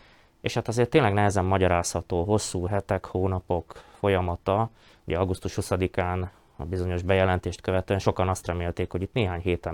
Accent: Felvidék, Slovakia; Választóként, felvidéki magyarként azt hiszem, hogy elvárás, hogy egyezzenek meg a pártjaink

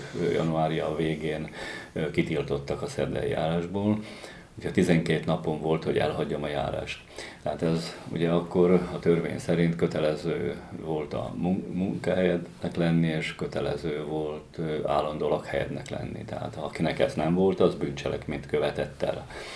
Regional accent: Dunajská Streda, Trnava Region, Slovakia; also born or lived in Šamorín; Én ugye Dunaszerdahelyen születtem, itt éltem addig mindig, illetve egy ideig éltem Somorján is, Bajkai Mikinél albérletben

